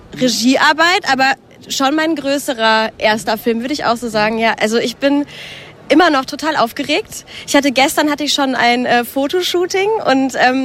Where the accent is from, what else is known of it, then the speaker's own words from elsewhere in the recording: North Rhine-Westphalia, Germany; Ich komme irgendwie aus dem Ruhrgebiet